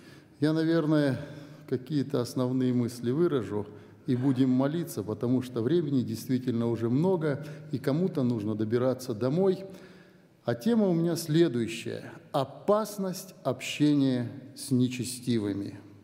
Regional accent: Chüy Region, Kyrgyzstan; moved away; Я из Чуйской долины, я вырос в Киргизии, где все это было повсеместно.

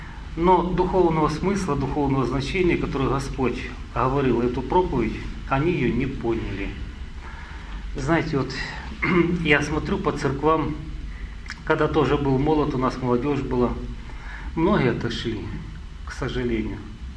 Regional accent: Kakhovka, Kherson Oblast, Ukraine; Я с Украины … Это юг Украины, Одесское объединение, город Каховка. Это кто в Крым ехал, это как раз через нас дорога, там Херсонская, Крымская дорога.

